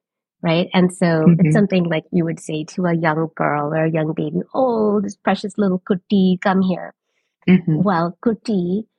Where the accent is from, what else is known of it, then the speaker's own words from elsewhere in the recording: Miami, Florida, United States; I love growing up in Miami because it's so diverse and there's just so many types of brown and people are from all different places, but my language and my words were so different.